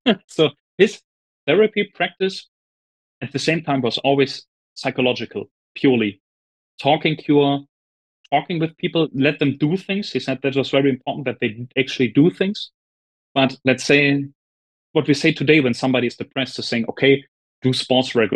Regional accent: Germany; because I'm from Germany

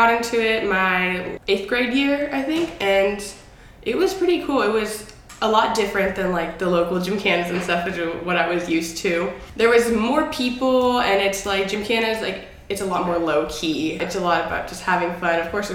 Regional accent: Middletown, California, United States; Middletown. Like, I've been here my whole life.

